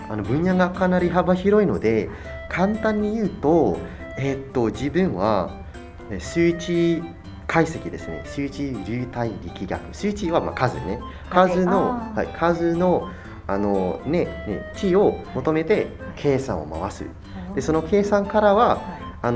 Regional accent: Tangerang, Banten, Indonesia; もともと自分の地元タングラングシーっていうところなんですけど

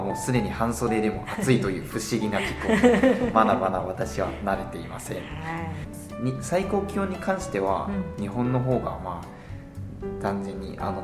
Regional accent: Malaysia; Japanese is a second language; 私は赤道に近いマレーシア出身なので、マレーシアは一年中温度と湿度が高い気候で

